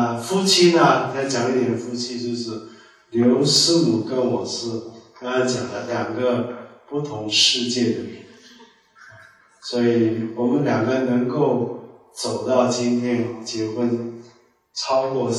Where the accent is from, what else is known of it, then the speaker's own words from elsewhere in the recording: Shandong, China; 然后她是南方人，湖北湖南，我是北方人山东